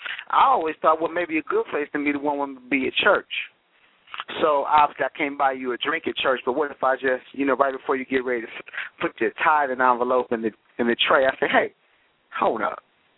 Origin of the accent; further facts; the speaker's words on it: Michigan, United States; I'm from Michigan, so this ain't nothing.